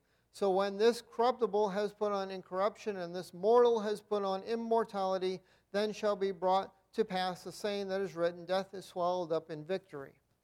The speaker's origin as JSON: {"language": "English", "region": "Ohio", "country": "United States", "tie": "born or raised there", "said": "Back in January of this year, I had the opportunity to travel back to my hometown in Ohio to see my father."}